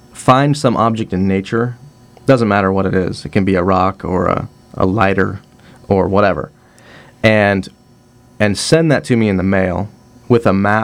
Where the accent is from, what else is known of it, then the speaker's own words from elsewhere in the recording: Salem, United States; also born or lived in Chicago / Austin / Boston; Well, I grew up down in Salem.